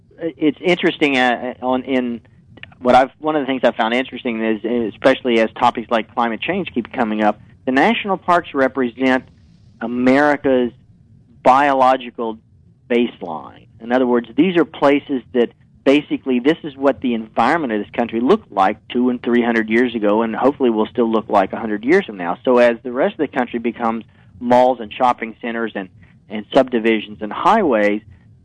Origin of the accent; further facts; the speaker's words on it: East Coast, United States; Those of us that grew up, I grew up here on the East Coast.